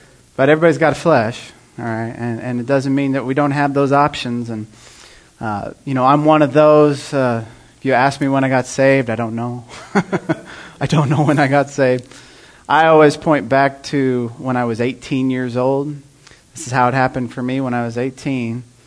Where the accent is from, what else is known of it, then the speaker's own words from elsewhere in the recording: Marshalltown, Iowa, United States; And like you said, we're from Marshalltown, Iowa, a Great Commission Church.